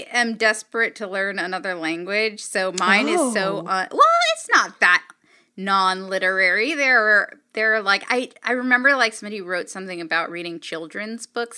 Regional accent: Los Angeles, California, United States; I grew up in Los Angeles, so I know how to say things about food

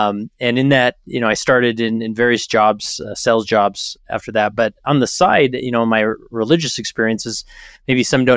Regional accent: West Valley City, Utah, United States; So I'm born and raised, I'm a Utah boy. I grew up in West Valley City, Utah, which is the west side essentially of the Salt Lake Valley.

